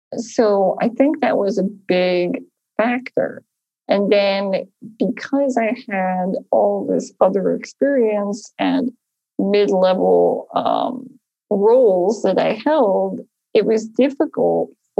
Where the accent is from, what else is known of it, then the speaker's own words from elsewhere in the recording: Philadelphia, Pennsylvania, United States; also born or lived in Phoenix; when we got married, we moved from Philadelphia, where we're from, to Phoenix, Arizona.